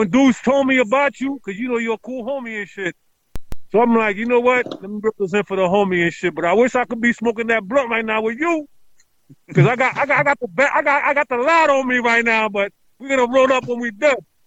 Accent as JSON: {"language": "English", "town": "Brooklyn", "region": "New York", "country": "United States", "said": "Well, I'm from Brooklyn. I mean, I represented two spots throughout at the time. Crown Heights and Sunset Park."}